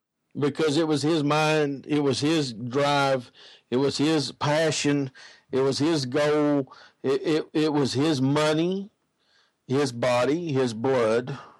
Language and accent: English; Tennessee, United States; I'm a Tennessee boy. I'm an Appalachian boy.